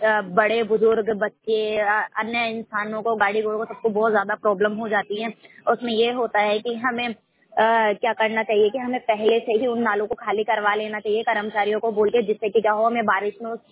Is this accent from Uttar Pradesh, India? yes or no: no; Jawahar Nagar, Rajasthan, India; और मैं जवाहर नगर से हूँ।